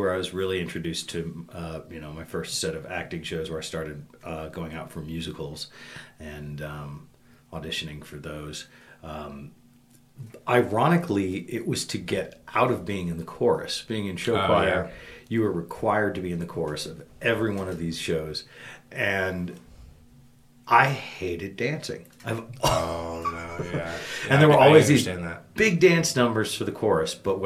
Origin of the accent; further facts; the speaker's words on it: New York City, New York, United States; also born or lived in Maryland; I'm originally from New York City, once upon a time, is where I started out. And then went to school in Western Maryland, Frostburg State University